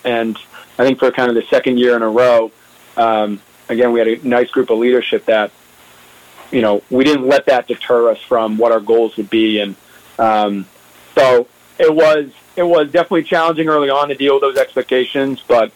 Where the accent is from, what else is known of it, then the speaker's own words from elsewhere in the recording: New England, United States; I think, you know, from as a fan growing up in New England, I think, you know, the Patriots kind of give you a lot of those games.